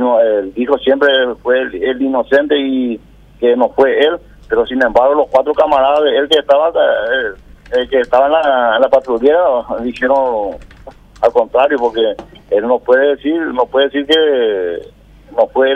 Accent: Ciudad del Este, Alto Paraná, Paraguay; yo soy parte de Ciudad del Este, pero me siento muy, muy solo acá.

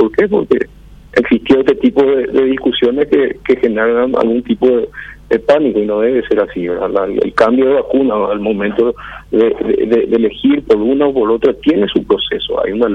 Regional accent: Paraguay; como ciudadano paraguayo

